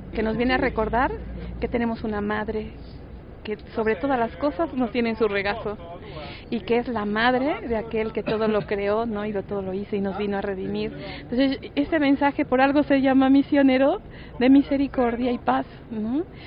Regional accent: Mexico; de manera muy especial nosotros que somos mexicanos, ¿no?

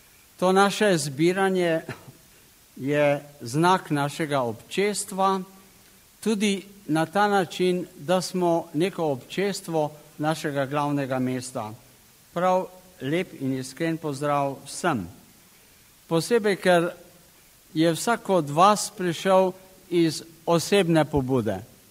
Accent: Ljubljana, Central Slovenia, Slovenia; ker za nas, ki smo tu Ljubljančani, pa prijatelji Ljubljane, je to praznik

